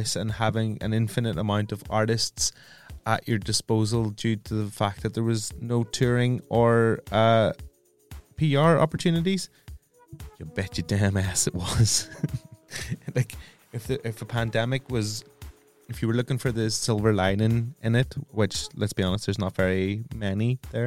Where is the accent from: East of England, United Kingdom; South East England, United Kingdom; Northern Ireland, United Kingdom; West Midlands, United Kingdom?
Northern Ireland, United Kingdom; specifically me being Northern Irish and them being Northern Irish, it was a bit of a Northern Irish situation.